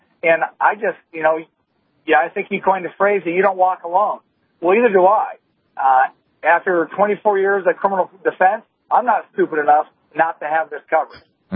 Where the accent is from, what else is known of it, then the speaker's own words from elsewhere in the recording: Cincinnati, Ohio, United States; Certainly in Cincinnati, it's kind of my hometown, and they've had problems for years, and things like this happen quite regularly.